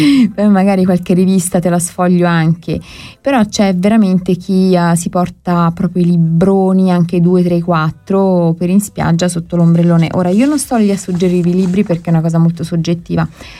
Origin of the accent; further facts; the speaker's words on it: Apulia, Italy; accent: Salentino; all'inizio inizi proprio con il nostro dialetto salentino, inconfondibile.